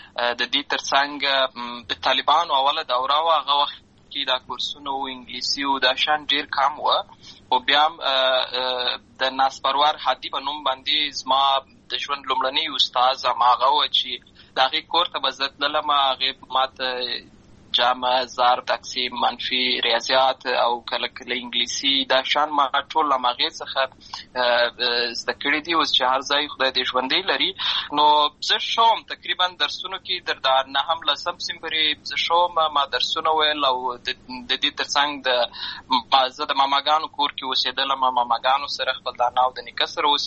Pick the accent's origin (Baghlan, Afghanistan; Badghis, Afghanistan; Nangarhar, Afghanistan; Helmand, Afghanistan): Helmand, Afghanistan; Lashkar Gah; also born or lived in Uruzgan; زه په اصل کې د اروزګان ولایت یم، اما زه په هلمند ولایت لښکرګاه کې پیدا سوی یم، همالته لوی سوی یم، همالته مې ښوونځی لوستی ده، همالته مې ټول ژوند مې له هماغه ځای څخه پیل سوی دی، خو په اصل کې زه د اروزګان ولایت څخه.